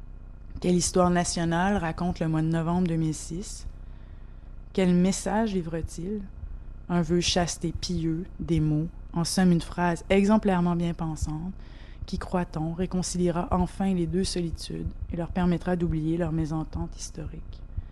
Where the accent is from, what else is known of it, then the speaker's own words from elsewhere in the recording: Montreal, Quebec, Canada; now in Vancouver, Canada; Souvent, ils me demandent si je suis française ou québécoise. Et souvent, sans réfléchir, je leur réponds « je viens de Montréal »